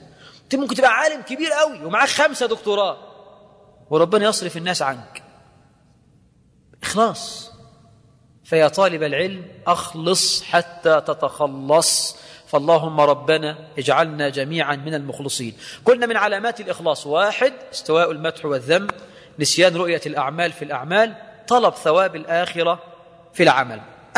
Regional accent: Egypt

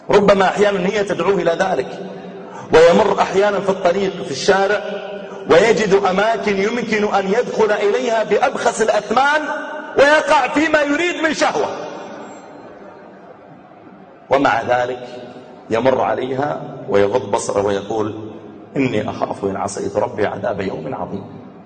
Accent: Riyadh, Riyadh Province, Saudi Arabia; يعني مثلا عندنا في الرياض

